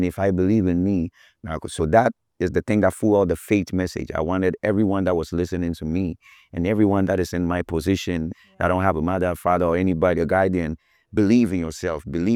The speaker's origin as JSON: {"language": "English", "country": "Ghana", "said": "I'm like, okay, listen, I'm from Ghana, but we are all selling Ghana, right?"}